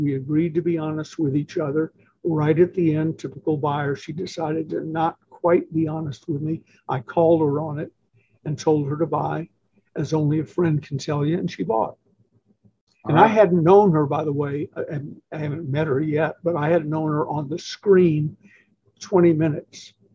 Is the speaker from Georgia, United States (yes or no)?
yes; Atlanta, Georgia, United States; I'm from Atlanta, a couple of mutual contact type situations.